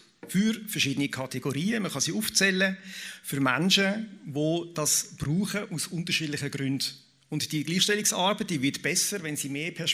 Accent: Aargau, Switzerland

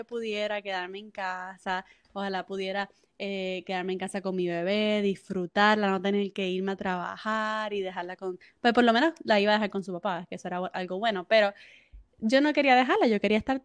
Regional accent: Puerto Rico; now in California, United States; yo soy puertorriqueña. Y me mudé a California hace como 2 años.

